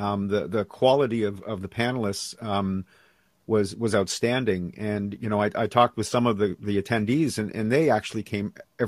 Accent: Vancouver, British Columbia, Canada; the Fully Charged show in my hometown of Vancouver

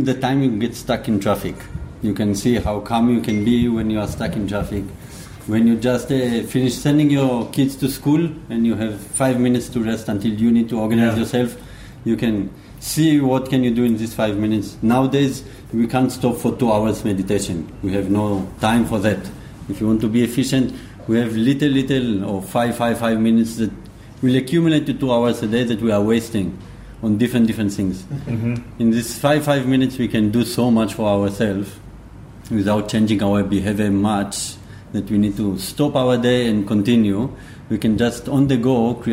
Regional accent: Israel; English is a second language; moved away as an adult; now in India

